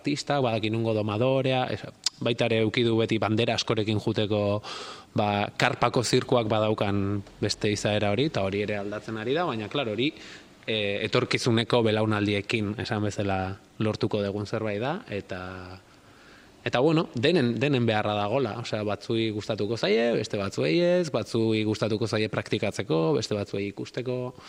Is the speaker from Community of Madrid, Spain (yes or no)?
no; Zarautz, Basque Country, Spain; ni zarauztarra naiz, eta hemen Gipuzkoan ontara dedikatzeko